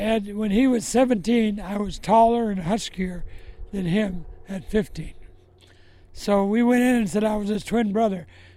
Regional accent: Minneapolis, Minnesota, United States; also born or lived in Detroit / Los Angeles; Yeah, I was in Los Angeles then. I was born in Minneapolis. I lived in Detroit. And then when my mother and father got divorced, we moved out to Los Angeles where her sister lived.

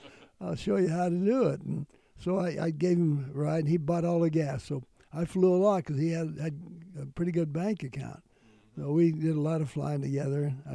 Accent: Garland, Utah, United States; growing up on the farm in Garland, Utah, was to appreciate food and love, and that's about all we had during the Depression

